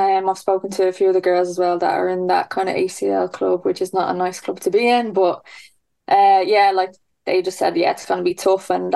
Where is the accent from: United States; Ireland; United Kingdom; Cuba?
Ireland; Swords, County Dublin; Like I said, I'm up in Santry. I'm from Sword, so it's nice to be at home and, yeah, see the family.